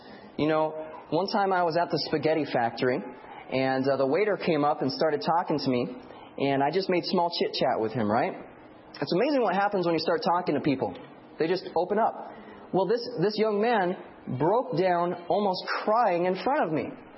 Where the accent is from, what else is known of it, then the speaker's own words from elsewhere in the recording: California, United States; even though I'm from Central California